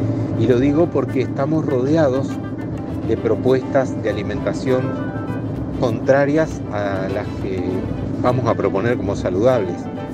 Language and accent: Spanish; Uruguay; soy médico uruguayo.